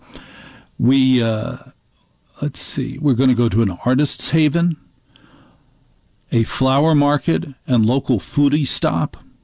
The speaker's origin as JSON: {"language": "English", "town": "Newark", "region": "New Jersey", "country": "United States", "tie": "born there", "said": "I was born in, wait for it, Newark, New Jersey."}